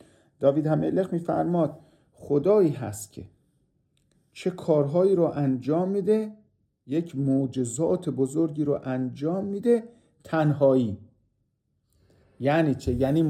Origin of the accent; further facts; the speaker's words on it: Iran; ما مردم، مخصوصا ما ایرانی ها